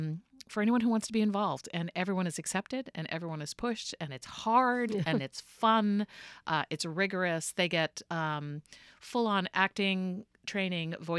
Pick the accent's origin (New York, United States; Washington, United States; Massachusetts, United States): Massachusetts, United States; particularly because I grew up on the Cape and moved back here as a professional